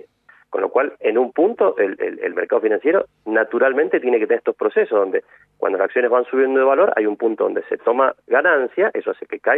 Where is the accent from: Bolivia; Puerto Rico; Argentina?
Argentina; Mendoza; nuestras provincias, como la mendocina, se ha quedado estancada en los últimos años